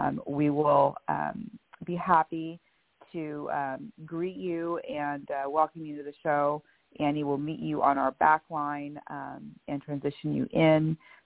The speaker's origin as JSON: {"language": "English", "town": "Bellevue", "region": "Washington", "country": "United States", "said": "I am from Bellevue, Washington."}